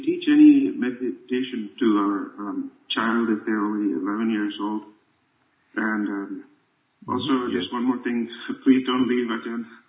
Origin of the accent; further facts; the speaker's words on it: United States; I'm from the United States.